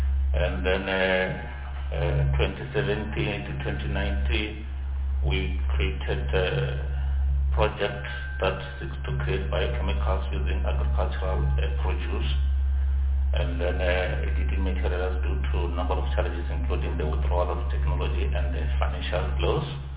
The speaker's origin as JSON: {"language": "English", "region": "Limpopo", "country": "South Africa", "tie": "born or raised there", "said": "born and bred in Limpopo."}